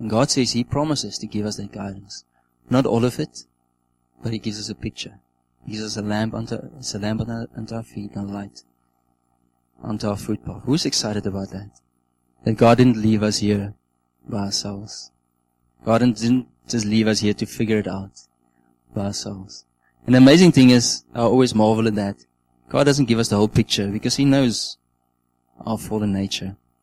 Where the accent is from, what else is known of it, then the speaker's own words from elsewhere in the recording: Namibia; I come from Namibia